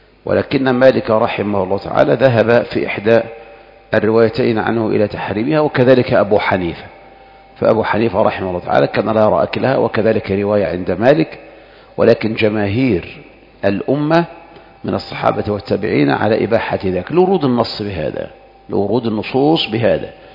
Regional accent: Egypt; ما نعلم لا في بلدنا مصر ولا في بلاد أخرى تسمع عن هذا

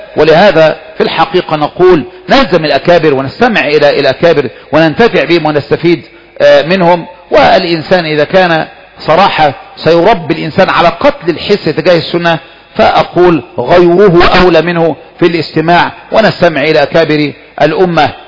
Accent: Egypt; نحن من أهل مصر

